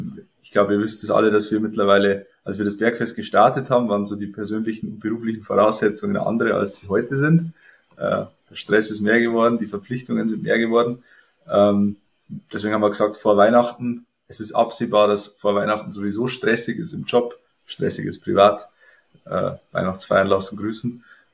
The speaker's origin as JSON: {"language": "German", "region": "Bavaria", "country": "Germany", "said": "Und auf das lege ich Wert als Niederbayer, ja."}